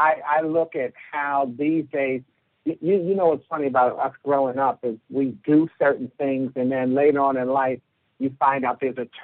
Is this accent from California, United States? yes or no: no; New York City, New York, United States; I'm a native of New York City, born and raised in Harlem. About four blocks from the world famous Apollo Theater.